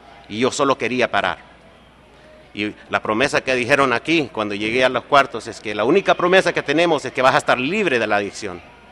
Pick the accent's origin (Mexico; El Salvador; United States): United States; born there; Yo nací aquí en los Estados Unidos, ¿verdad? Pero mi mamá es de Honduras, mi papá puertorriqueño, yo americano, pero siempre latino.